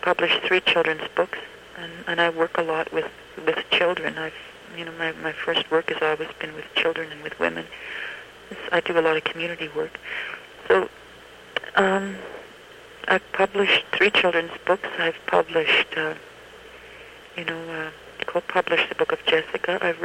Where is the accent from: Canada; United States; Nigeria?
Canada; first language Cree; English is a second language; My first language is Cree, and I speak, as I say, I speak Cree fluently.